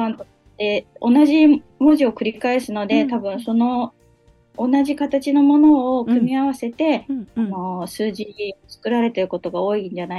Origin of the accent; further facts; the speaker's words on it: Tochigi, Japan; 私、栃木県出身、版画家でステンシルクリエイターの